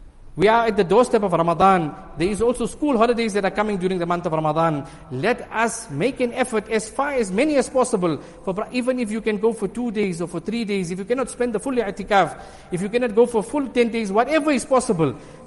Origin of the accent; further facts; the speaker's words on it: South Africa; That as South African people, we have a unique ability that many people in other parts of the world do not have this privilege.